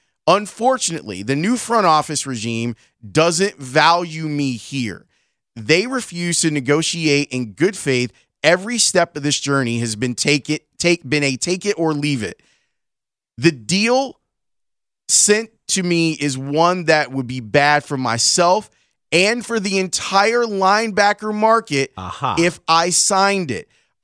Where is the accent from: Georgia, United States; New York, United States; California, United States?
Georgia, United States; I'm a kid from Macon County, Georgia. When you grow up playing football, you dream of making it to the NFL one day.